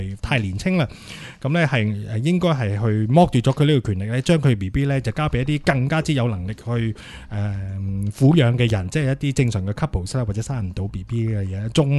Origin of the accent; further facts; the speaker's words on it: Hong Kong; 我始終我們香港人